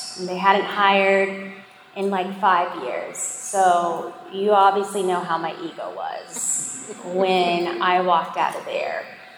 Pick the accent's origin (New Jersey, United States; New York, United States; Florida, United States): Florida, United States; Tampa; And so I was like, I'm just moving back to Tampa. Like, this is my hometown.